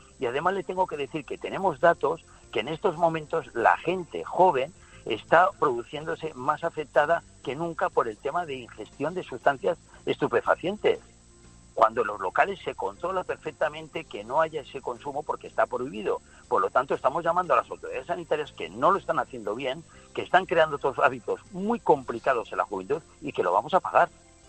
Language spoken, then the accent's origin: Spanish; Spain; nosotros somos la California de Europa, porque la gente viene aquí y tiene un tablao flamenco